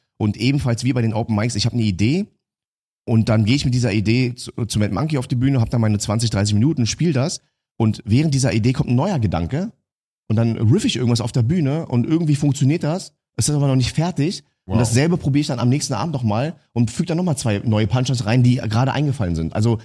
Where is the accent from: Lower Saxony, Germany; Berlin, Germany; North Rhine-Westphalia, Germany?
Berlin, Germany; als ganz normaler Vietnamese, als Berliner